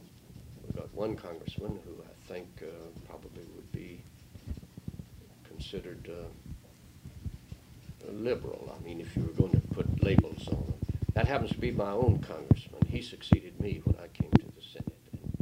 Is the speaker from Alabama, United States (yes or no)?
yes; Alabama, United States; First cotton mill in Alabama was just outside my hometown, called I can't think of the name of the mill now.